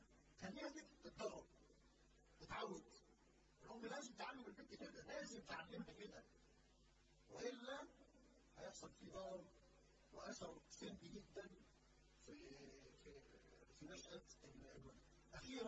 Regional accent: Egypt

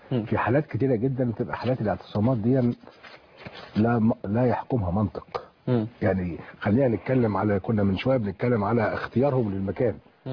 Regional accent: Egypt; أنا مصري معجون بتراب هذه البلد، وجدودي عاشوا هنا، وأولادي وأحفادي هيعيشوا هنا

